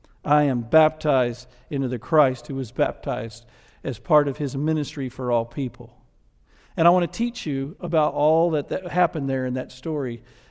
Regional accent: the South, United States; accent: Southern; since I was from the South and had a Southern accent and all that kind of stuff.

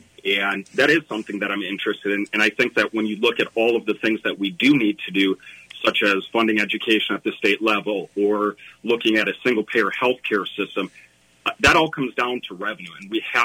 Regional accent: Apple Valley, Minnesota, United States; I was born in Burnsville, actually, and grew up in Apple Valley. My wife and I decided to settle back to Burnsville in 2011.

